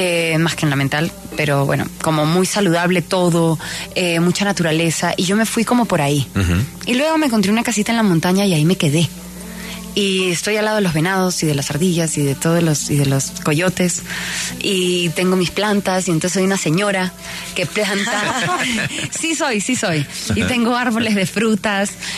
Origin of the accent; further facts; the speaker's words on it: Colombia; moved away as an adult; also born or lived in Spain / Los Angeles, United States; Luego estuve viviendo 2 años en España. Hice una serie en España. Y antes en Los Ángeles. O sea, yo me fui de Colombia